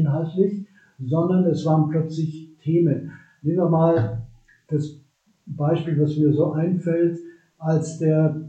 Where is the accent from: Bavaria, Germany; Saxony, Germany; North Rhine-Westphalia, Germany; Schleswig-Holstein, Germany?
Bavaria, Germany; Neuendettelsau; ich komme aus Neu-Dettelsau in Mittelfranken.